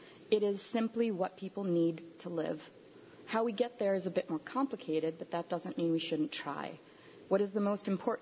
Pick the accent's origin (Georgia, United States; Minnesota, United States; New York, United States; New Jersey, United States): New York, United States; Trumansburg; I grew up in Trumansburg. It is very near and dear to my heart